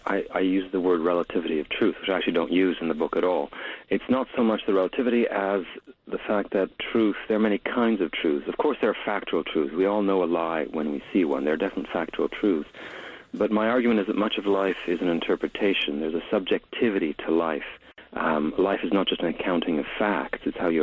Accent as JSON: {"language": "English", "region": "Quebec", "country": "Canada", "said": "I come from Quebec, from French Canada, which is the most secular administration, most secular province in all of North America."}